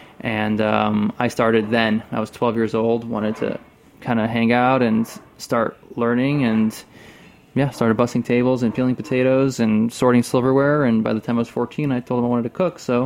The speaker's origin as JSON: {"language": "English", "town": "Rochester", "region": "New York", "country": "United States", "tie": "born there", "said": "I'm born in Rochester, New York."}